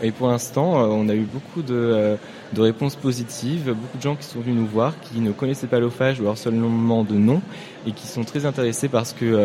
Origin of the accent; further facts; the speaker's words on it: Lille, Hauts-de-France, France; Moi par exemple je viens de Lille où il y a beaucoup de salons, de cafés où on peut échanger sur les langues